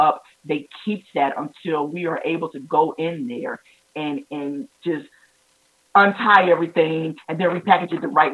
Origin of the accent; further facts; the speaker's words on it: North Carolina, United States; Growing up, I'm from North Carolina and, you know, still kind of south, but not all the way down south.